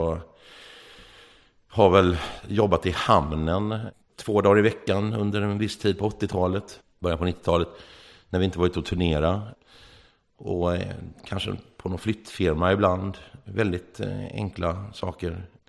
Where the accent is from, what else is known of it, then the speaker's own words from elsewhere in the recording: Askim, Västra Götaland County, Sweden; also born or lived in Uppsala / Söderhamn / Västerås / Borås; Jag började i Uppsala, hoppade till Söderhamn, Västerås, Borås. Slutligen i Askhem, eller Askim, utanför Göteborg, där jag har vuxit upp vid Askims Badet nedanför Göteborg. Ja, en badort.